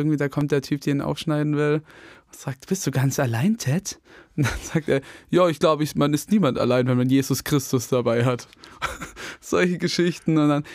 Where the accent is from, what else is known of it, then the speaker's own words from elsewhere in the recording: Metzingen, Baden-Württemberg, Germany; ich komme aus Metzingen.